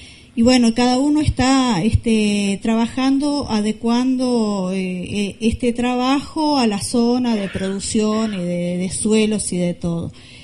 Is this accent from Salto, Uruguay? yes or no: yes; Colonia Gestido, Salto, Uruguay; soy del departamento de Salto, de la zona rural. Tenemos un grupo de productores que estamos trabajando con la red de Semilla, que no pudieron estar en esta oportunidad. Somos de Colonia Gestido, una localidad al norte